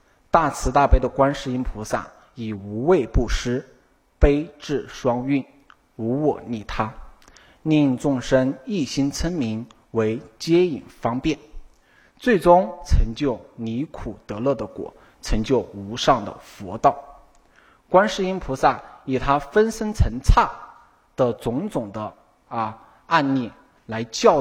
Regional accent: China; born there; 让我出生在这个新时代的中国，能够啊感受到这个信仰的这个自由

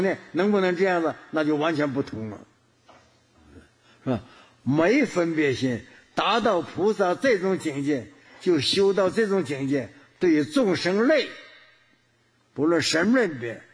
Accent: China; 像我们中国人的观念非常强，叫邻里啊

